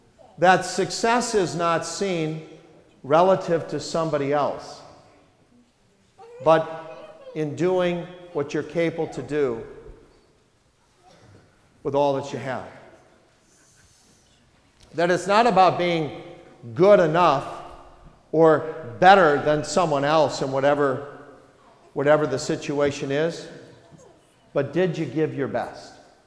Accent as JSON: {"language": "English", "region": "Wisconsin", "country": "United States", "tie": "born or raised there", "said": "time that I return to my home state of Wisconsin, as I did this week"}